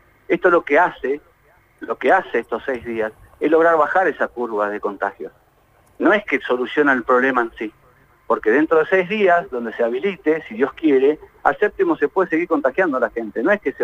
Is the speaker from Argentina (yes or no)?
yes; Argentina; esto es como los argentinos. Todos armamos la selección argentina